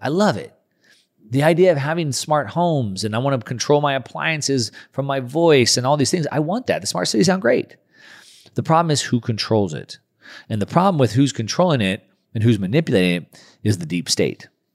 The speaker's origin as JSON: {"language": "English", "region": "California", "country": "United States", "tie": "born or raised there", "said": "I'm just a beach guy. I grew up in Southern California. I'm a surfer guy."}